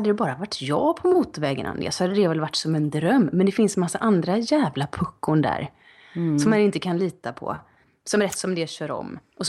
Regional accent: Sweden; jag kommer från denna arbetshets från Sverige

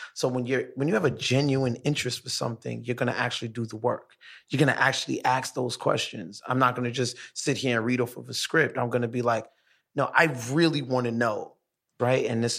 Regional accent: Brooklyn, New York, United States; Remember, I'm from Brooklyn.

